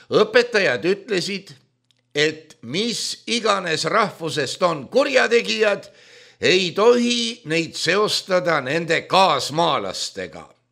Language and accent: Estonian; Russia; meid on siin mitu inimest, kes on pärit Venemaalt.